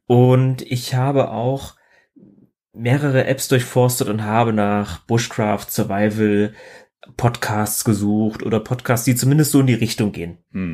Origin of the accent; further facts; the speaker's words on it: Thuringia, Germany; Ich stamme ursprünglich aus dem Thüringer Wald, wunderschönes Mittelgebirge.